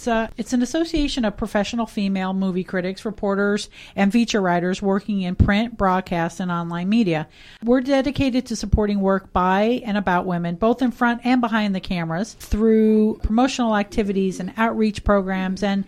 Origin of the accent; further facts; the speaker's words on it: Newington, Connecticut, United States; one of the writers is from my hometown of Newington, Connecticut.